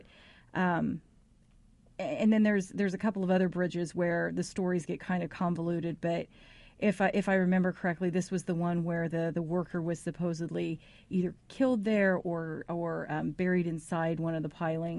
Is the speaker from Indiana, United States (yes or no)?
yes; Anderson, Indiana, United States; Theater on the Square, in my hometown of Anderson, I mean, the State and the Riviera, which is no longer there, and then the Paramount Theaters, they all have something going on.